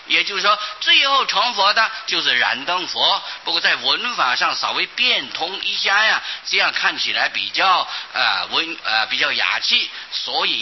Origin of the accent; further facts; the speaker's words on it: China; 是我们中国人对于修仙成就长生不老的称呼啊